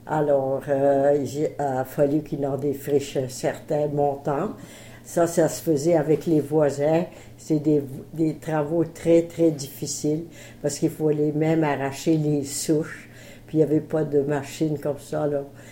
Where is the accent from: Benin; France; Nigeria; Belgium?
France; Bourgogne-Franche-Comté; born there; moi, je suis née sur un quart de section dans la municipalité Lorne. Il n'y avait pas encore le village de Saint-Lupicin. C'était en 1920.